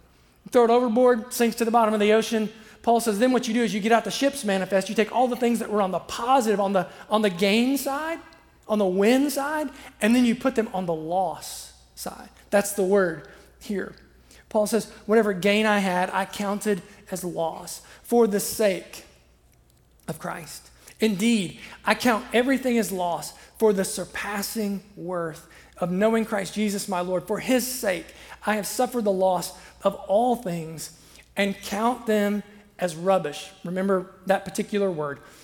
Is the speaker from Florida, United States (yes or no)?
no; Ohio, United States; Where I grew up in Southern Ohio, we'd say cow pies, right?